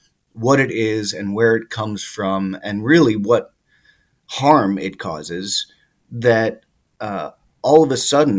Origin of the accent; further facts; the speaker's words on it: New York, United States; I grew up in New York and spent every summer up the Adirondacks climbing all of the high peaks and learning to rock climb